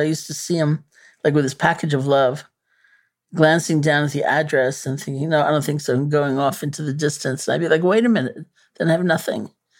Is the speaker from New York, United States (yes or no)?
yes; New York City, New York, United States; I mean, I'm a New Yorker, you know, born and bred.